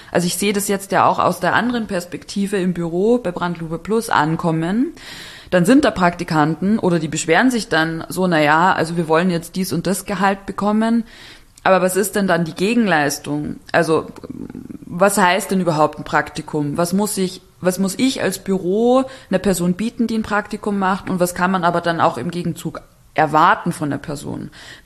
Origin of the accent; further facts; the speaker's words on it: Bavaria, Germany; Also ich komme aus Bayern, aus dem kleinen Dorf.